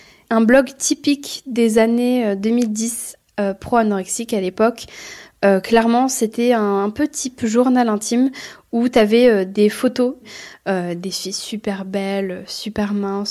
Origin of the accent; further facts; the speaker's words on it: Metz, Grand Est, France; j'ai 21 ans, je viens de Metz, dans le Grand Est.